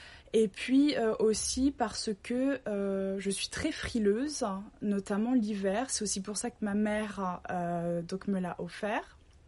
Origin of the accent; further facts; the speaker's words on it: La Rochelle, Nouvelle-Aquitaine, France; now in Copenhagen, Denmark; je viens de France, de La Rochelle plus précisément, et actuellement je vis à Copenhague, au Danemark. Je vis à Copenhague depuis le 1er septembre 2019.